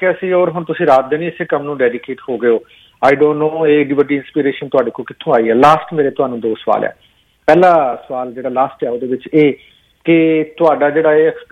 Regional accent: Amritsar, Punjab, India; ਇਸ ਕਰਕੇ ਕਿ ਮੈਂ ਅੰਮ੍ਰਿਤਸਰ ਦੀ ਧਰਤੀ ਨੂੰ ਬਿਲੋਂਗ ਕਰਦਾ।

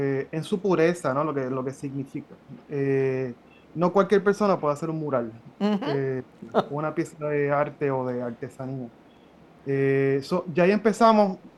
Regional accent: Carolina, Puerto Rico; Yo soy de Carolina y no decidí trabajar Carolina

